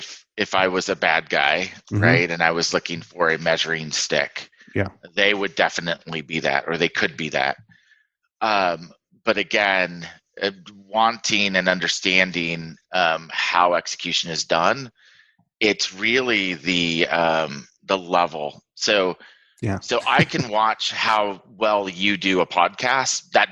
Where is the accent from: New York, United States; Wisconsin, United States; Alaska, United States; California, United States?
California, United States; I grew up in the Bay Area.